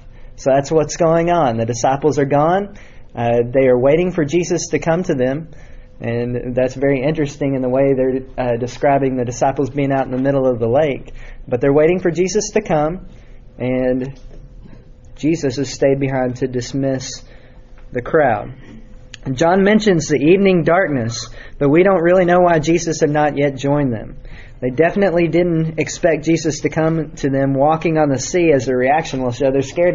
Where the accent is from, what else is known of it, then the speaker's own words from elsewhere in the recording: Texas, United States; I grew up in Texas. We followed tornadoes and storms and got the cameras out instead of running for our lives.